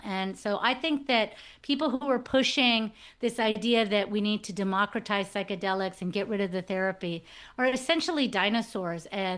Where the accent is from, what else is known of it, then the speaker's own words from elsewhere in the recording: Texas, United States; So, I mean, as I said, I grew up in Texas, and most of the swimming I did was in the neighborhood pool